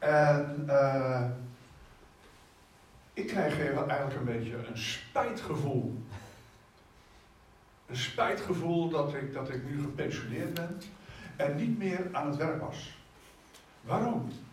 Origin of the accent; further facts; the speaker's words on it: Gorinchem, South Holland, Netherlands; Toen dacht ik, wow, ik kom uit Gorinchem.